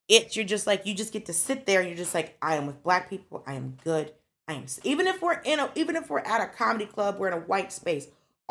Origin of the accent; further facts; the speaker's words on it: Atlanta, Georgia, United States; And I grew up in Atlanta. So I'm accustomed to seeing black money.